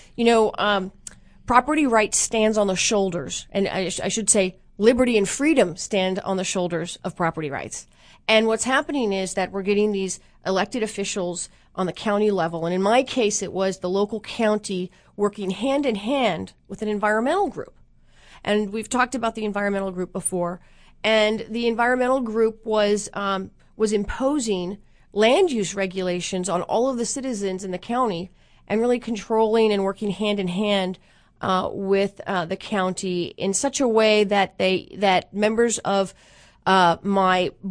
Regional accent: Mount Vernon, Virginia, United States; And I grew up in Virginia in Mount Vernon.

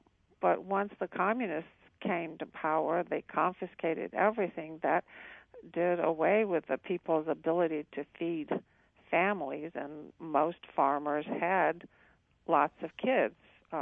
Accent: Romania; English is a second language; I remember growing up in southern Romania, which my hometown was heavily industrial. We had about 7 refineries.

